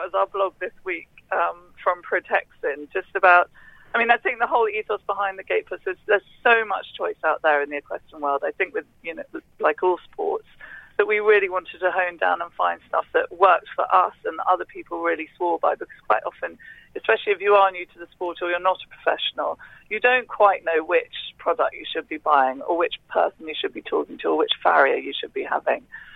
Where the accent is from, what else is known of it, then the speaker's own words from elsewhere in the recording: Wales, United Kingdom; But I grew up in the Pony Club in Wales, the Tyneside Pony Club